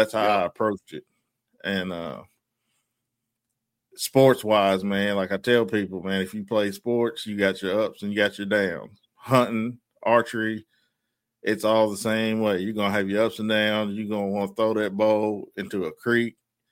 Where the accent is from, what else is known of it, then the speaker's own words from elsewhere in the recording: Kentucky, United States; So when I grew up here in Kentucky, man, I grew up in a very, very, very small town, like blink your eyes, you miss it type town, you know?